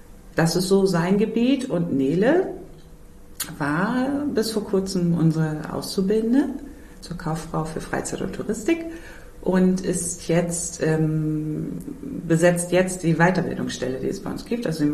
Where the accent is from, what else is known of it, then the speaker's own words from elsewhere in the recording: St. Michael, Schleswig-Holstein, Germany; Ich komme persönlich aus St. Michael, da gibt es auch immer einen kleinen Weihnachtsmarkt.